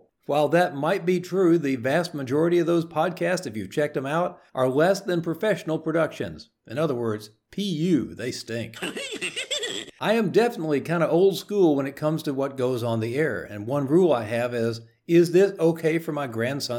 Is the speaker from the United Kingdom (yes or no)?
no; Louisiana, United States; Though a primary emphasis is going to remain on my home state of Louisiana